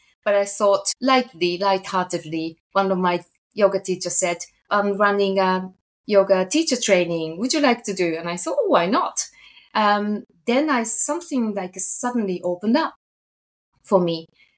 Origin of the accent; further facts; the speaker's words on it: Japan; now in United Kingdom; So I'm originally from Japan. I had most of the first educations in Japan. Obviously, I have a Japanese parent.